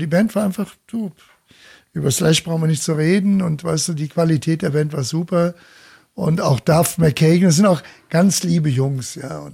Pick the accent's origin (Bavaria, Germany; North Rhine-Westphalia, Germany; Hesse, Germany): Bavaria, Germany; ich als Bayer